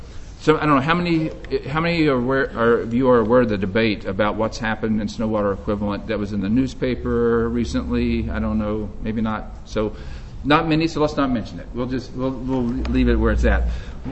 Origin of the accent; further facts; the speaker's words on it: Dallas, Texas, United States; So I'll admit, I was raised in Dallas, Texas, and the summers here are not warm enough for me, personally.